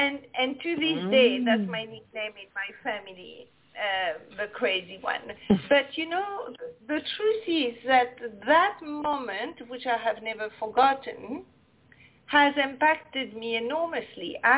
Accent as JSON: {"language": "English", "town": "Casablanca", "region": "Casablanca-Settat", "country": "Morocco", "tie": "born or raised there", "also_born_or_lived": "Paris / England / Los Angeles / Washington, D.C.", "second_language": "English", "moved": "yes", "said": "I was born in Africa, brought up in Casablanca, Morocco. Then I went for 1 year in Paris, and then I went to England, and then I went to Los Angeles, Washington, D.C., New York."}